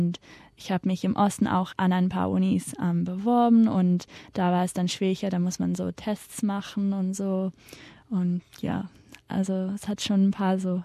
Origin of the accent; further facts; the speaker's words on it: Australia; now in Mannheim, Germany; also in meinem Studium selber von meinen Kommilitonen eigentlich bin ich schon als so Australierin akzeptiert, also gesehen